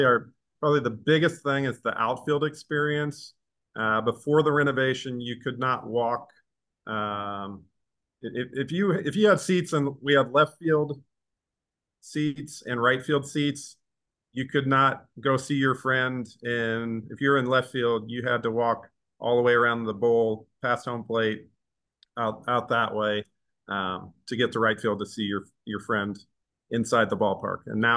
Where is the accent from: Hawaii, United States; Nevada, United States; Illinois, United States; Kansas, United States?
Illinois, United States; I grew up in Illinois and went to, so downstate Illinois. So people think Illinois, they think Chicago. It's actually closer to St. Louis than Chicago